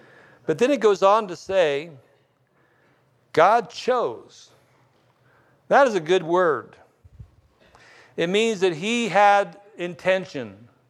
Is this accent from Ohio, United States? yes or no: yes; East Liverpool, Ohio, United States; born there; I didn't have a noble birth. I was born in East Liverpool.